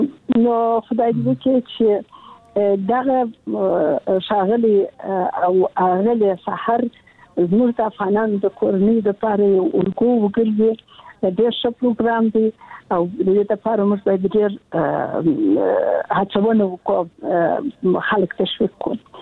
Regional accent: Kandahar, Afghanistan; also born or lived in Kabul; زموږ په وخت کې زه د کندهار یم،

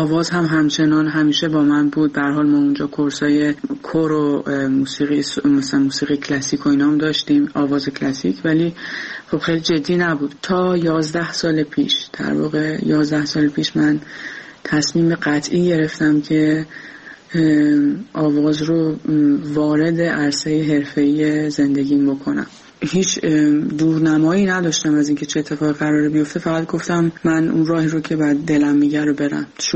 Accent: Iran; now in France; به محض اینکه ما از ایران اومدیم به کشور فرانسه

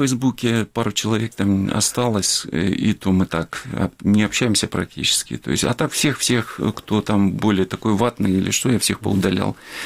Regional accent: Ukraine; Вот я съездил в Россию, я себя ощутил там украинцем.

